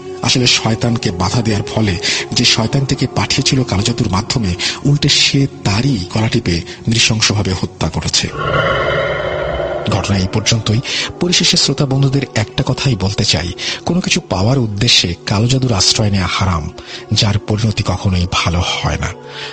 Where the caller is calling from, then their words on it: Mymensingh, Mymensingh Division, Bangladesh; কাঠকোলা বাজার ময়মনসিংহ থেকে বলছি। বর্তমানে আমি আমেরিকান ইন্টারন্যাশনাল ইউনিভার্সিটি বাংলাদেশে পড়াশোনা করছি।